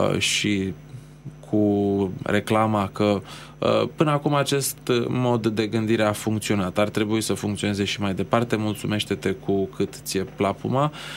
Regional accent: Romania; M-am simțit nefericit ca român

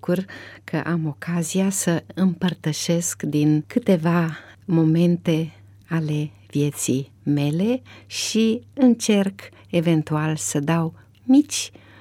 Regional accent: Moldovița, Suceava County, Romania; eu sunt bucovineancă, deci sunt din comuna Moldovița. Acolo sunt rudele mele și rădăcinile mele de origine.

